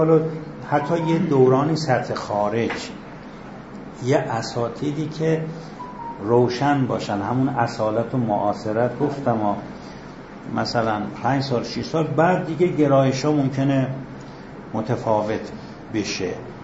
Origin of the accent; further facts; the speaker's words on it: Abarkuh, Yazd, Iran; also born or lived in Shiraz / Qom; ما 2 سال شهر خودمون ابرقو درس خوندیم، 1 سالم که من شیراز درس خوندم